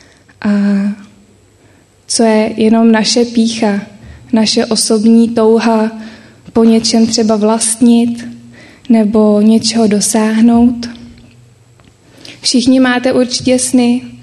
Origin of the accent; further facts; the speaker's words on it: Pilsen, Plzeň Region, Czechia; my Plzeňáci neříkáme ze Plzně, ale všichni si myslí, že to tak říkáme. Takže jsem z Plzně a doufám, že mi budete všichni rozumět. Budu se snažit, přece jenom moje plzeňština je trošku taková odfláklá